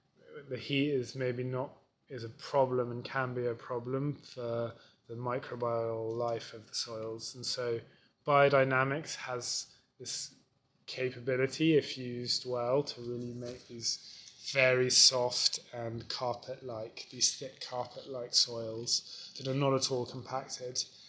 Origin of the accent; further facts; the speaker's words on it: Belgium; I'm not Italian originally, I'm from Belgium